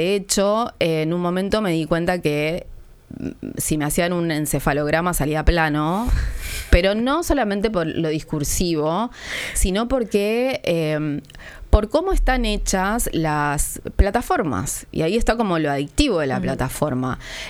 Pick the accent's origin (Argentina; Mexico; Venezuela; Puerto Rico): Argentina; Tierra del Fuego; now in Buenos Aires, Argentina; Yo soy de Tierra del Fuego, pero hace muchos años que vivo en Capital Federal, entonces lo que tenía eran voces como muy porteñas.